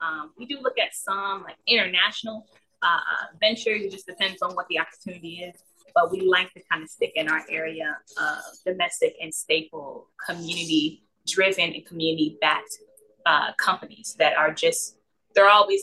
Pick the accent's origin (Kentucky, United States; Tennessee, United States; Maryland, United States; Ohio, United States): Ohio, United States; Toledo; I'm born and raised in Toledo, Ohio.